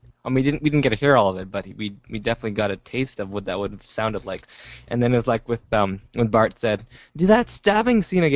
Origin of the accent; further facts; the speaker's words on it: Canada; I don't follow along with the accents as much because I'm Canadian